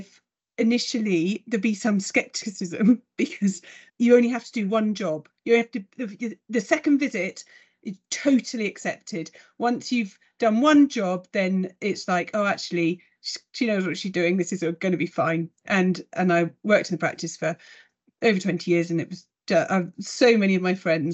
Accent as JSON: {"language": "English", "region": "South of England", "country": "United Kingdom", "accent": "southern", "lives_now": "Scotland", "said": "It was more that I was a southerner than I was female, I think. But they couldn't understand my accent."}